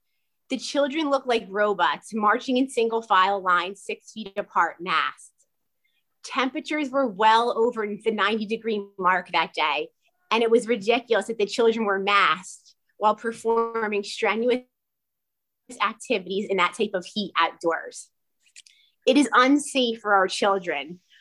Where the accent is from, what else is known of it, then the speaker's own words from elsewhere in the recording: Clinton Township, New Jersey, United States; I am also a Clinton Township alumni. I grew up in Clinton Township and attended all the schools growing up.